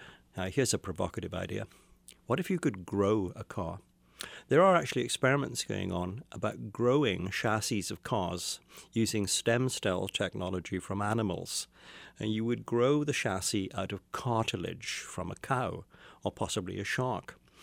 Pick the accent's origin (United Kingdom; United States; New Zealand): United Kingdom; I'm a child of the 50s, so being brought up in the UK, I'm watching American movies and seeing what Americans drove